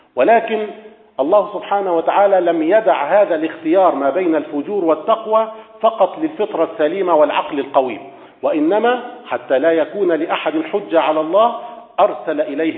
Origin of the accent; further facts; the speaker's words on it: Upper Egypt, Egypt; كلمة مستعملة حتى عندنا في الصعيد في مصر